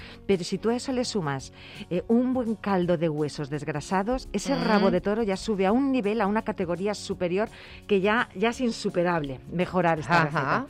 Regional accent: Madrid, Community of Madrid, Spain; born or raised there

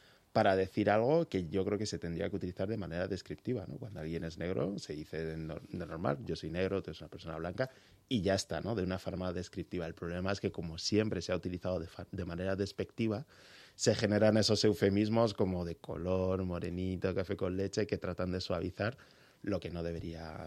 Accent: Huesca, Aragon, Spain; cuando preguntas que alguien de dónde es y yo digo que soy de Huesca

